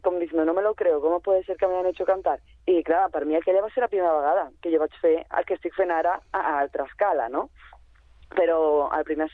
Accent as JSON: {"language": "Catalan", "town": "Barcelona", "region": "Catalonia", "country": "Spain", "said": "jo soc de Torres i Baix, bueno, de Sant Andreu, de Torres i Baix, però em vaig juntar molt a Santa Coloma"}